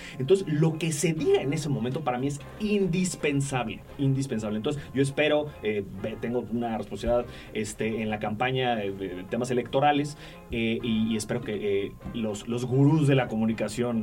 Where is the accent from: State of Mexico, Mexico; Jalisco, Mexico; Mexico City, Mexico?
Mexico City, Mexico; yo soy de la Ciudad de México